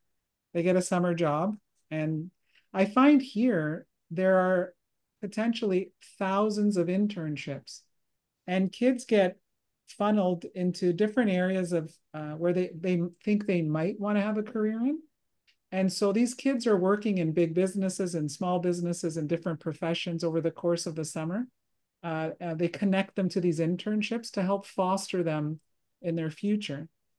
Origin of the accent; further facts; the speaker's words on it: Canada; I'm Italian. My friends say, oh, I'm Portuguese, but we're Canadian, but we tend to say where we came from.